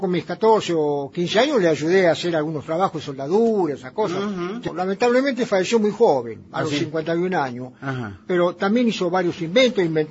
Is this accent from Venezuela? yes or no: no; Argentina; El apellido es dinamarqués, pero somos argentinos. Ajá. Nos queda poco de danés, digamos.